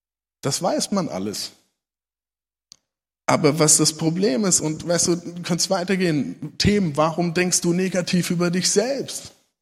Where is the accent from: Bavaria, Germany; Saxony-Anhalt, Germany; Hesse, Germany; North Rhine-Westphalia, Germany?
Hesse, Germany; ich bin aufgewachsen in der Kultur, da wird Apfelwein gebraut, so in Hessen, das ist normal, das gehört dazu